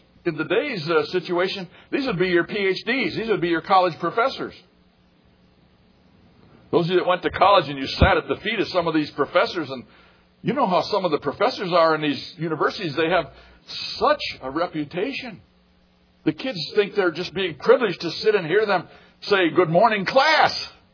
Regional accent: Wisconsin, United States; now in South Carolina, United States; I was raised in Wisconsin, but I'm a libertine as far as Wisconsin's concerned. I have a South Carolina driver's license.

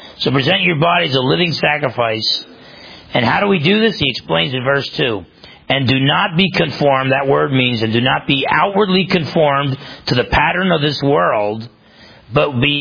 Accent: New Jersey, United States; I grew up in New Jersey, half Italian.

